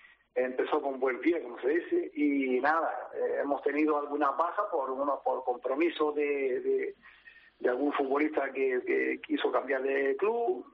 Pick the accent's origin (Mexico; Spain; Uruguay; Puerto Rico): Spain; Canary Islands; somos 3 canarios los que estamos en esa categoría